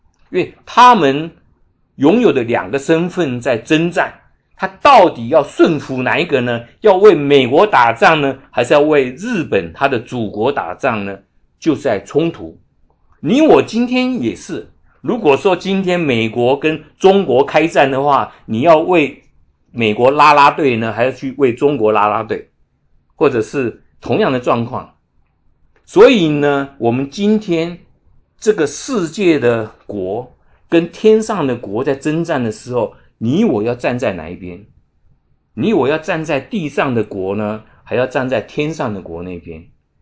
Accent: Taiwan; now in United States; 像我来自台湾的，我有台湾的国籍

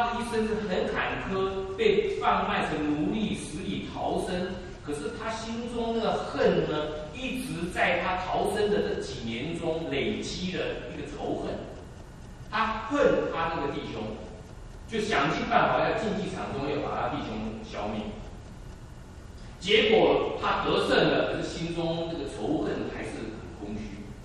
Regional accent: China; 那多少人就像那个犹太人呢，靠着我的传统，我们中国人五千年悠久的文化、传统来建造我们的生命。

